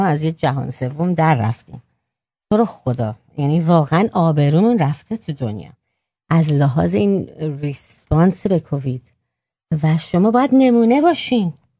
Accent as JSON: {"language": "Persian", "country": "Iran", "lives_now": "United States", "said": "انتفاع یعنی ما ایرانیم آمریکاییم"}